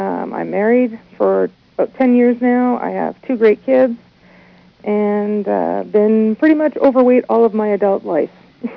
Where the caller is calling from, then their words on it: Ottawa, Ontario, Canada; I am in Ottawa, Ontario, which is in Canada.